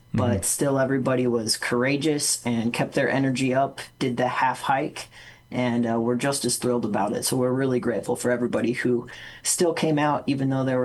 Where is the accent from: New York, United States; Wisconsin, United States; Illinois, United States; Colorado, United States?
Colorado, United States; I'm here from Colorado.